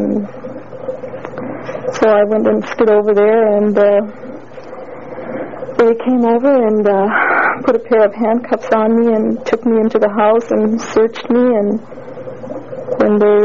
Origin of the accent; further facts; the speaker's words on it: Nova Scotia, Canada; I'm from the Mi'kmaq tribe of Nova Scotia, Canada.